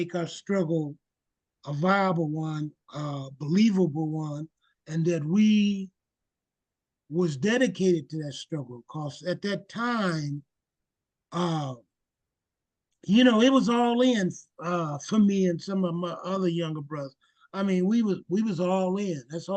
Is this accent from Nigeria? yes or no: no; Long Beach, California, United States; I was born and raised in Long Beach, so it was very personal and fundamental in terms of to be active and get involved in what was going on in Long Beach.